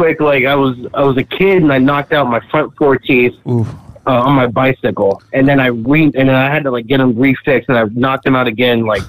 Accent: San Diego, California, United States; I'm from San Diego, bro.

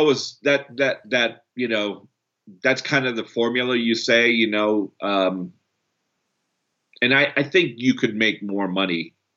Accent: Canada; also born or lived in Brazil; I'm also Canadian, born in Brazil.

